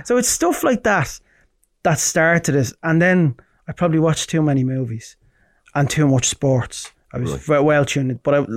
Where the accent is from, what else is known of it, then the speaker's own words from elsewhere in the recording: Portmarnock, Leinster, Ireland; also born or lived in Ashbourne / Swords; Most of my childhood was, I lived in Portmarnock. I lived in Ashburn and Swords for a few years. My mom, my brother's from Swords. But it was mainly, most of my childhood, I lived in Portmarnock.